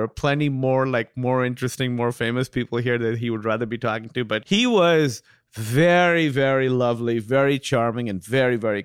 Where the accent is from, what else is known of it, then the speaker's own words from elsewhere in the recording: Pakistan; And, you know, being Pakistani, like it's in so much of our food.